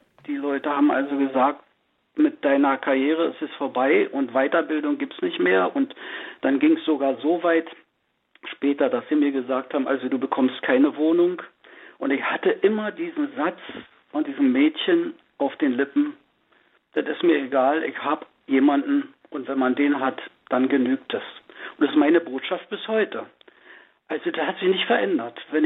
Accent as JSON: {"language": "German", "town": "Brandenburg an der Havel", "region": "Brandenburg", "country": "Germany", "lives_now": "Oranienburg, Germany"}